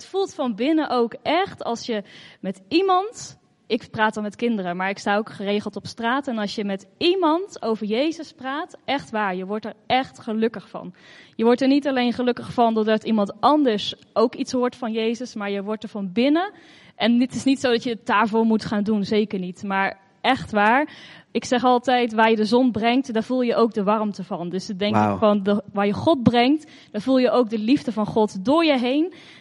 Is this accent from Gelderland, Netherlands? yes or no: yes; Lunteren, Gelderland, Netherlands; ik kom uit Lunteren en ik werk ook op een school daar.